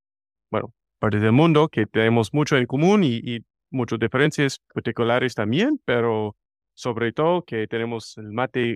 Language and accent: Spanish; United States; Spanish is a second language; yo soy puro yanqui, gringo, americano, como sea